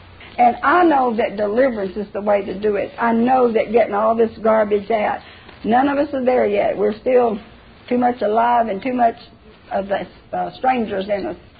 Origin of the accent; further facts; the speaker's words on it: the South, United States; I'm from the South too, you all.